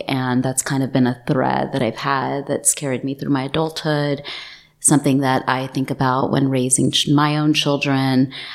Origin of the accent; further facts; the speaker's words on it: Texas, United States; I was born and raised in Texas, in the United States. First generation born immigrants. My parents both came over from India via Africa and then over to Texas. It was a very modest upbringing.